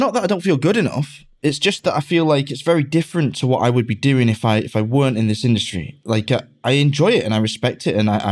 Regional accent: England, United Kingdom; moved away as an adult; now in Germany; I miss my hometown. I'll probably never go back to live in England. I got a German girlfriend. I'm probably going to stay here for the rest of my life, but I'll always, always rank flying home over the Peak District and landing in Manchester

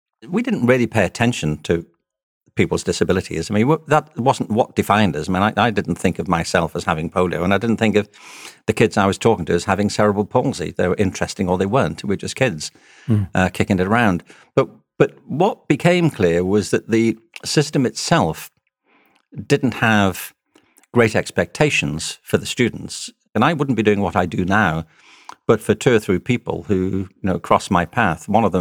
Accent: Liverpool, North West England, United Kingdom; Well, I'm from Liverpool. I was born there in 1950. I'm one of seven children. We grew up with no money.

